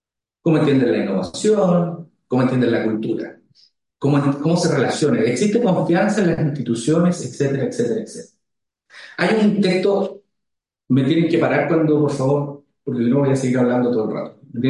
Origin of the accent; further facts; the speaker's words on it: Paillaco, Los Ríos, Chile; No, Paillaco, mi pueblo querido, del cual soy hijo ilustre, 20.000 habitantes, y yo vivía en un pueblo más pequeño e insignificante, que se llama Pichirrocuy.